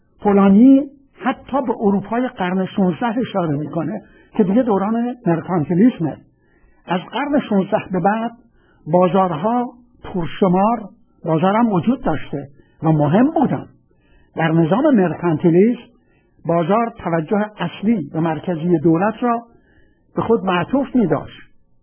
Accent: Shushtar, Khuzestan, Iran; من در واقع در خود شهر خودمون شاهد گذار از پیش سرمایه‌داری به سرمایه‌داری وابسته بودم، که چطور صنایع کوچیک شوشتر از بین رفتن،

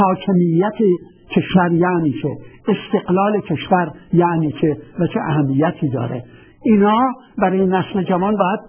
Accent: Khuzestan, Iran; من چون بچه خوزستان هستم

